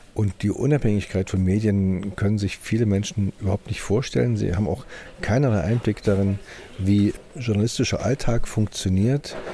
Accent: East Germany, Germany; Also ich habe mich noch nie getroffen gefühlt, irgendwie als Ostdeutscher oder diskriminiert oder herabgewürdigt, nö.

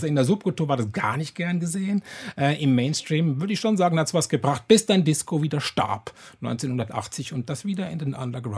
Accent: Switzerland; Das war in anderen Ländern ein bisschen besser als in Deutschland oder auch der Schweiz, wo ich herkomme.

